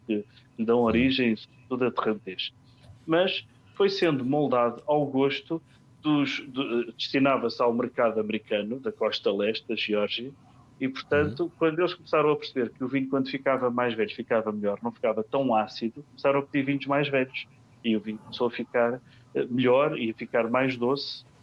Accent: Portugal

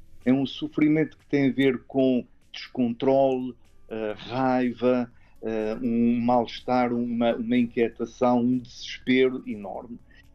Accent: Azores, Portugal; now in Lisbon, Portugal; Sou da ilha de São Miguel, uhum. Vivo em Lisboa já há mais de 40 anos, mas como vê e os nossos ouvintes também ouvem, a pronúncia ainda é um bocadinho carregada.

